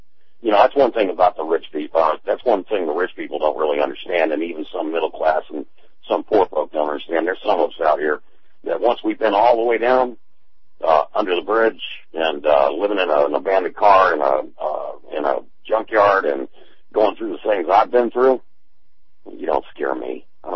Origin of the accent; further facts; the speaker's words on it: Atlanta, Georgia, United States; you know me, I came from Atlanta, I knew Sean Hannity before he went national.